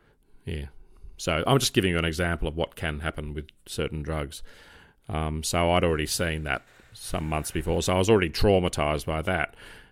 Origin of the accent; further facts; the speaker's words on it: Crows Nest, New South Wales, Australia; born there; at the Mater, which is the hospital I was born in Crow's Nest, just up from North Sydney Police Station.